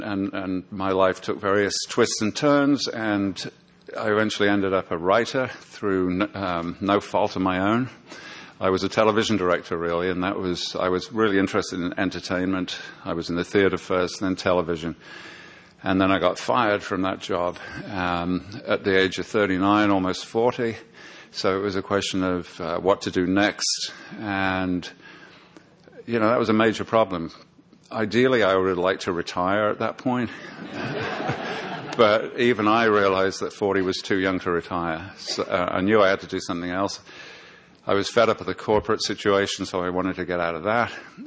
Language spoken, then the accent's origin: English; Birmingham, West Midlands, United Kingdom; I grew up in Birmingham, England